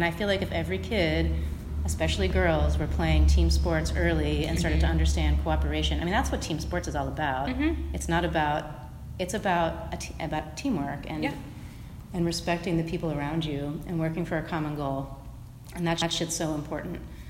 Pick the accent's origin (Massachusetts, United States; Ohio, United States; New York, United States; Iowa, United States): Ohio, United States; Columbus; Well, I grew up in a family, you know, my dad, I'm from Columbus, Ohio. We were all about Ohio State all the time.